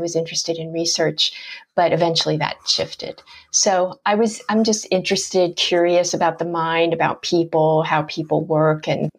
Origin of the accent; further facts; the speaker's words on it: Harrisburg, Pennsylvania, United States; I grew up in Harrisburg, Pennsylvania.